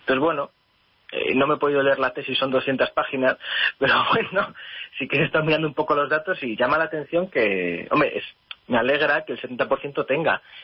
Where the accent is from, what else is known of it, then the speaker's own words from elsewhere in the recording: San Sebastián, Basque Country, Spain; yo soy de San Sebastián, o sea, que soy de ahí